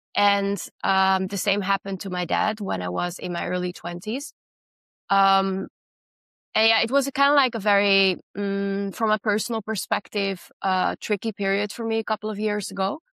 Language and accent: English; Netherlands; now in Italy; I am indeed myself from the Netherlands, but I live in Italy.